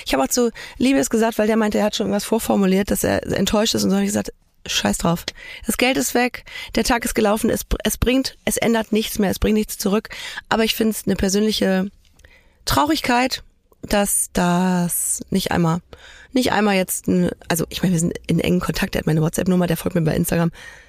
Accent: Germany; wir sind Deutsche, die kein Italienisch können, die aber eine italienische Hochzeit feiern wollen

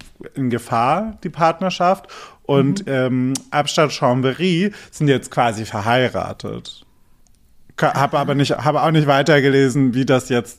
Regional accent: Albstadt, Baden-Württemberg, Germany; ich komme aus Albstadt, wo ich ursprünglich herkomme

